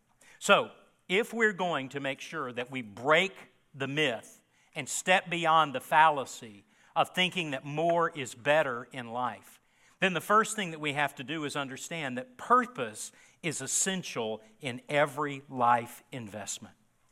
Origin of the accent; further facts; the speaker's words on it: Memphis, Tennessee, United States; I grew up in Memphis, Tennessee. Not a good admission right now with a lot of tragedies going on in that city.